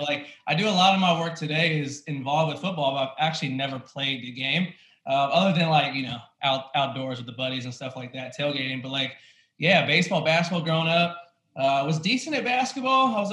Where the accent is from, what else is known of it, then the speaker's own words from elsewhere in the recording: Lafayette, Indiana, United States; So I grew up in Lafayette, Indiana, which is across the river from Purdue University there in the Big Ten. So I grew up in Big Ten country.